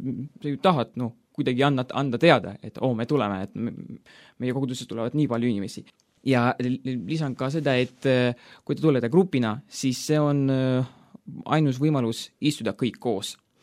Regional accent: Narva-Jõesuu, Ida-Viru County, Estonia; also born or lived in Tallinn; Ma olen sündinud Tallinnas, aga kogu minu elu ma elan Narva Jeesus. See on Ida-Virumaal. Ma olen kristlikust perest.

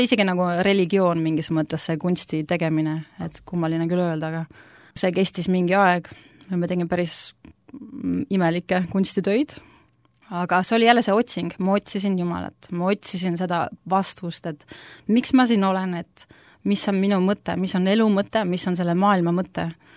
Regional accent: Pilistvere, Viljandi County, Estonia; also born or lived in Rakke; Ma olen pärit Pilistvere kandist, aga enne seda olen ka Rakkes elanud väiksena. Ja ma olen 3 aastat kristlane

